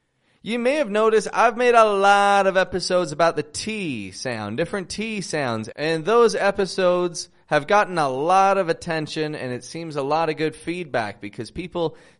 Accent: Toronto, Ontario, Canada; now in Mexico; I'm from Toronto, Canada, living in Mexico

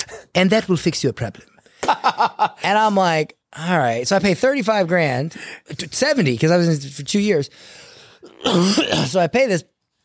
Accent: Florida, United States; I'm from Florida. I'm stubborn. It was bred into me, you know?

